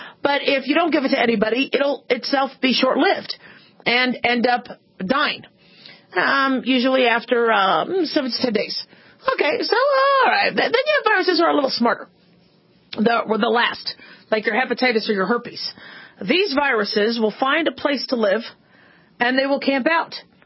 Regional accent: Phoenix, Arizona, United States; I grew up in Phoenix, beautiful area

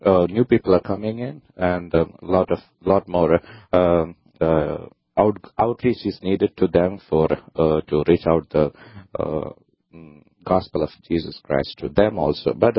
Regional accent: Kerala, India; now in Tioga, United States; I'm from India, Kerala state. That is extreme southwest of India.

